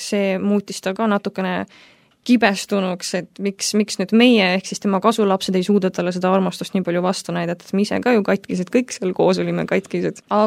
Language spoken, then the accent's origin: Estonian; Kohtla-Järve, Ida-Viru County, Estonia; Ja siis me kasvasime Kohtlajärvel üles. Kahetoaline pisikene korter oli, seal kasvasime mina, minu poolvend, sest isad on meil erinevad